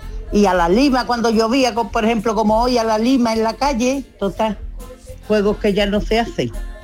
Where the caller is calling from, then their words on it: Jerez de la Frontera, Andalusia, Spain; de Jerez.